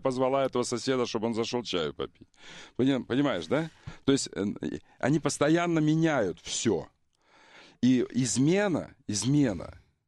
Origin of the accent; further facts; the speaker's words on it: Ukraine; Поверь мне, украинцу. Я преувеличиваю, как нормальный украинец.